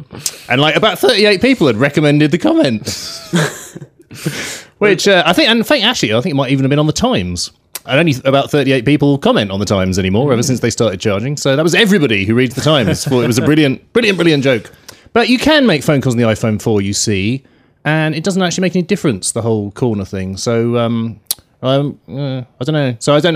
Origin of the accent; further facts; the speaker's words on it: England, United Kingdom; and being English, I have to support, I have to warm to the underdog.